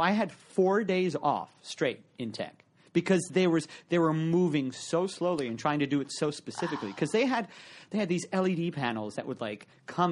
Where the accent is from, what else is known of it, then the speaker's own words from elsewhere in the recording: Reading, Pennsylvania, United States; I'm from Reading, Pennsylvania.